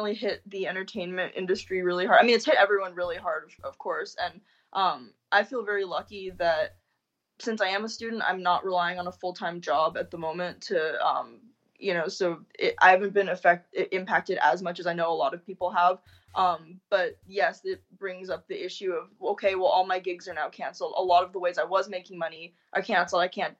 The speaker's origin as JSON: {"language": "English", "town": "Denver", "region": "Colorado", "country": "United States", "said": "So I was there for 7 years, and I'm from Denver, Colorado."}